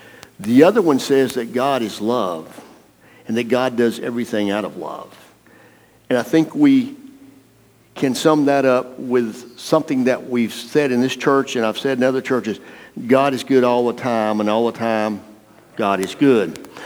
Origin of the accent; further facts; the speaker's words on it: the South, United States; I come from the South. I still have never been north of the Mason-Dixon line on the east side of Mississippi. And down here, I grew up in the small towns.